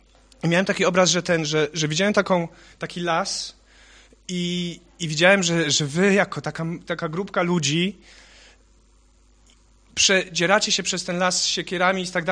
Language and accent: Polish; Łódź, Łódź Voivodeship, Poland; born there; Urodziłem się zimą w Łodzi.